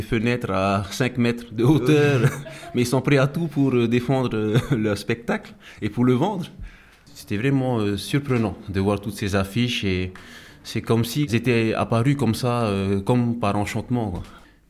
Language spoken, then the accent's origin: French; Windward Islands, French Polynesia; je suis originaire de Tahiti et je fais de la comédie depuis 4 ans à peu près